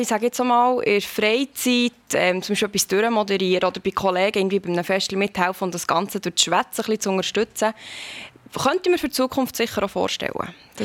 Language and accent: German; Thun, Bern, Switzerland; born there; ich bin in Thun geboren worden und das ist natürlich, ich liebe das Berner Oberland.